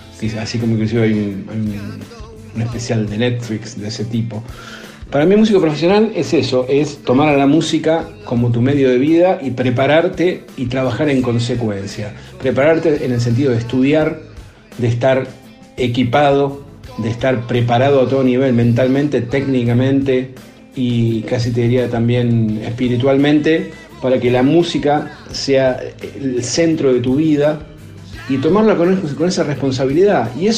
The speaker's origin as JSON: {"language": "Spanish", "town": "Rosario", "region": "Santa Fe", "country": "Argentina", "tie": "born or raised there", "said": "yo nací en Rosario, en un barrio de Rosario, tanto alejado del centro, barrio Escuena"}